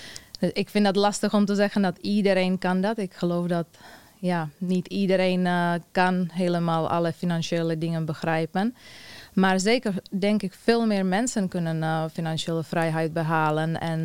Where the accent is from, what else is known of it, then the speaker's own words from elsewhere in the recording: Czechia; Dutch is a second language; now in Netherlands; Ik kom uit Tsjechië. Ik woon 5 jaar in Nederland. Dus ik doe mijn best om mijn Nederlandse nog steeds verbeteren